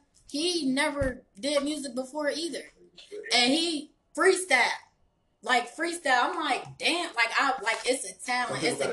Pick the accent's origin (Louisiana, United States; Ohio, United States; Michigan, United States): Ohio, United States; I'm from the Stark County area in Ohio, and we have a lot of talent out here.